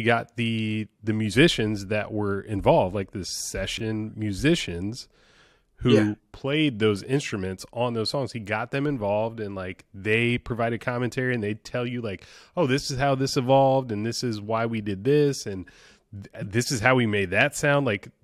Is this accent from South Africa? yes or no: no; the South, United States; I'm from the South. I don't say everything correctly.